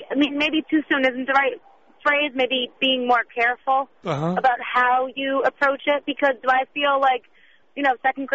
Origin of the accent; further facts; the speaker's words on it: New Jersey, United States; I grew up 20 minutes in New York City, in New Jersey, and I now live in Monmouth County, New Jersey